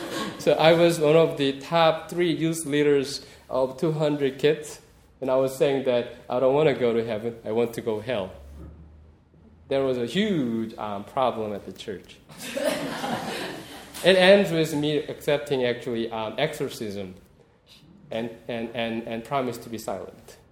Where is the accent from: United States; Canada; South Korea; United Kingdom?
South Korea; That's the message I heard when I was growing up in Presbyterian Church in South Korea, that everybody outside our church are damned, but we are okay because we're all saved.